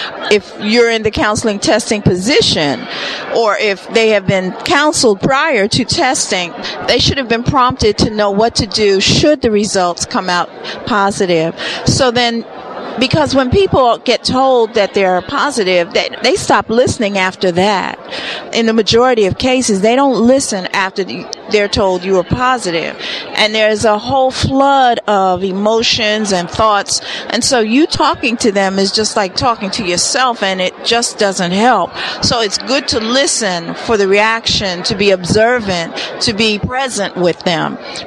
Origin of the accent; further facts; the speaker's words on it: Wilmington, Delaware, United States; I'm from Wilmington, Delaware